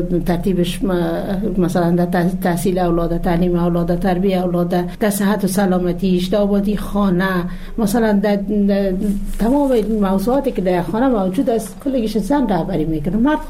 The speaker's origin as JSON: {"language": "Persian", "region": "Jowzjan", "country": "Afghanistan", "said": "در این جوزجان در ولایت ما"}